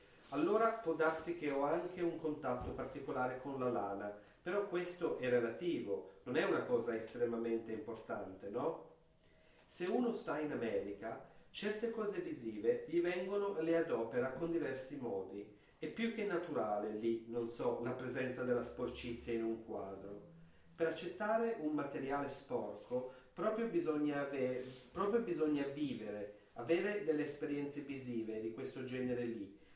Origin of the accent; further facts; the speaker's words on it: Greece; Io penso che questo qua si collega al fatto che sono greco